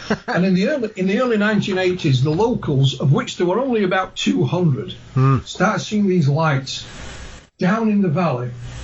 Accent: East Ardsley, Yorkshire and the Humber, United Kingdom; born there; also born or lived in Tingley; I was born in East Ardsley, just outside of Wakefield.

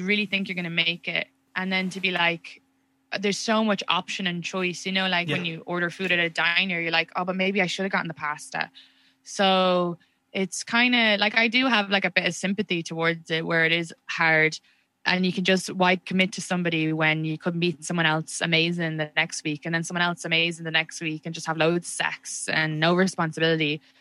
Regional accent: United States; I'm so American.

